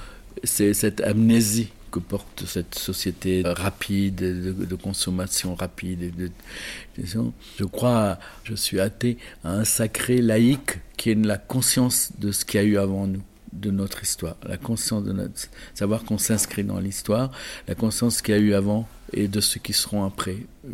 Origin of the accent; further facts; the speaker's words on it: Nice, Provence-Alpes-Côte d'Azur, France; Vous savez, je suis de Nice